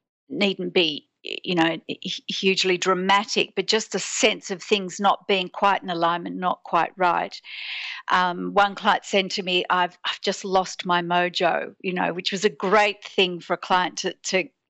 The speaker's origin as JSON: {"language": "English", "town": "Sydney", "region": "New South Wales", "country": "Australia", "tie": "born or raised there", "said": "I'm born and bred in Sydney, but it's been particularly bad, and it's bad."}